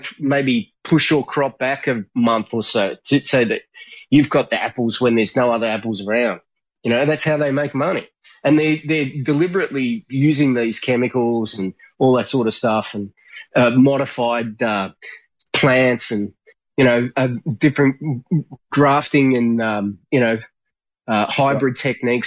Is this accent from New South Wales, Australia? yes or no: no; Melbourne, Victoria, Australia; where I grew up in Melbourne